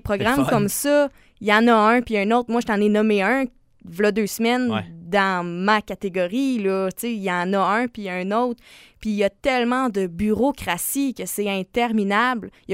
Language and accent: French; Quebec, Canada; c'est qu'est-ce qu'on veut en tant que Québécois pour les agriculteurs.